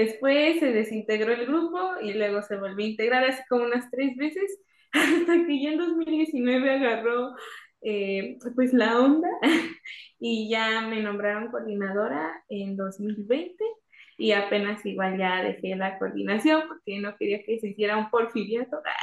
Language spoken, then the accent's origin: Spanish; Mexico City, Mexico; Yo soy de Sabatina, igual en Ciudad de México. Entonces, igual lo viví muy, muy chava.